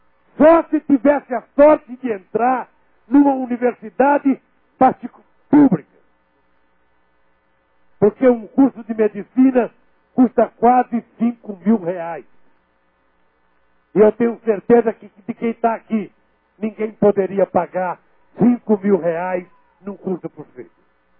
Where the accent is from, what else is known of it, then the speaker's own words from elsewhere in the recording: Brazil; porque eu sei, como brasileiro, como pai e como presidente, que não tem nada para dignificar mais um homem ou uma mulher do que trabalhar